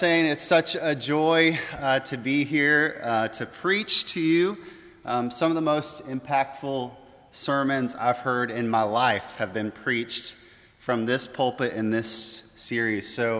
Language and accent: English; Springfield, Missouri, United States; I grew up in Springfield, Missouri. And every so often in the midsummer heat, we would go down to the city of Branson.